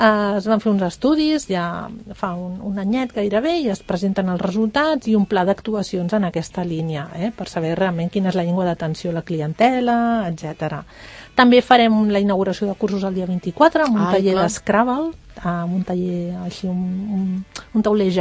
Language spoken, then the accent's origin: Catalan; Barcelona, Catalonia, Spain; Jo, que sóc barcelonina, del barri gòtic